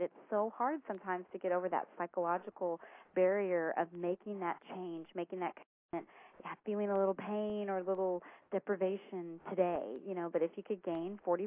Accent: Texas, United States; And so coming from, I'm from Texas, and so meat was very big.

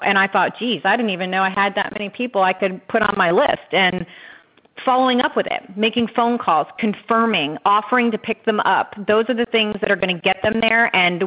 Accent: Pennsylvania, United States; And I'm from Pennsylvania. I've got friends up there that I'm sending information to go there.

